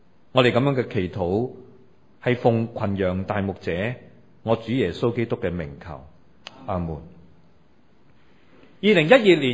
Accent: China; 我們中國人經常有一句說話

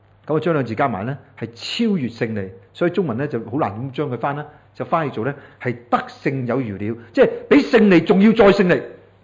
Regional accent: China; 十对希伯来人来讲，或者对我们中国人一样，是都是指到完全的意思

